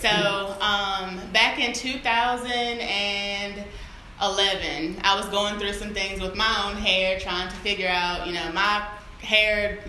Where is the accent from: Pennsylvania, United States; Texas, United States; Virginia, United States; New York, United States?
Virginia, United States; Martinsville; I'm born and raised in Martinsville.